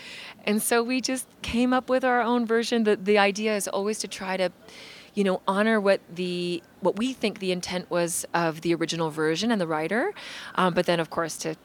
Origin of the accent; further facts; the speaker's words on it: Vancouver, British Columbia, Canada; I'm from Vancouver originally, but my husband is from Vermont, and we met in New York City.